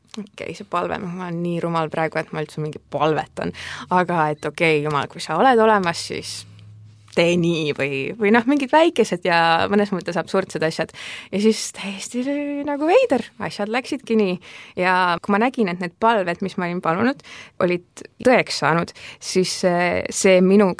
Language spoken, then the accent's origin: Estonian; Kadrina, Lääne-Viru County, Estonia; ma olen pärit Kadrinast, mis on väike kohake Rakvere kandis lähedal ja käisin Kadrina koolis